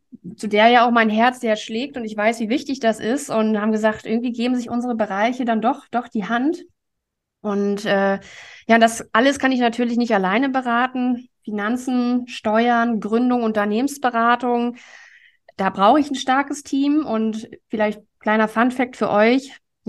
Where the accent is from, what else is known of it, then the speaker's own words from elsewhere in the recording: Germany; now in Hamburg, Germany; Ich komme eigentlich aus der Mitte zwischen Hamburg und Berlin, wirklich vom flachen Land.